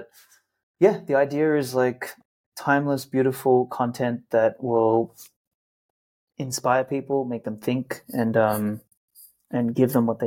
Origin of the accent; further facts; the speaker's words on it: Australia; I grew up in Australia, like normal summer day was 45.